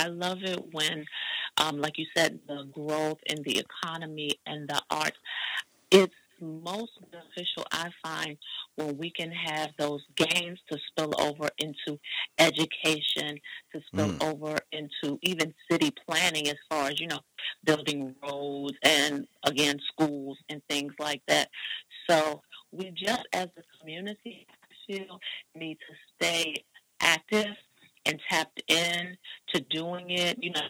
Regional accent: Augusta, Georgia, United States; also born or lived in Washington, D.C.; I am originally from Augusta, Georgia, home of … home of the famous Masters Golf Tournament.

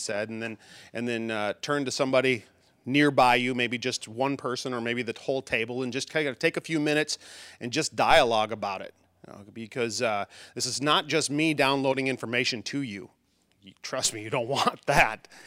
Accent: Bismarck, North Dakota, United States; moved away as an adult; also born or lived in Wichita, Kansas; now in Texas, United States; I grew up in Bismarck, North Dakota. Graduated high school and college in Bismarck, North Dakota. And so we've been moving to Texas.

